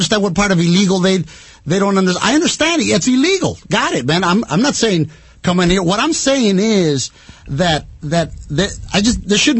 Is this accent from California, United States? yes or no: yes; Los Angeles, California, United States; I come from Los Angeles. That's a part of Mexico.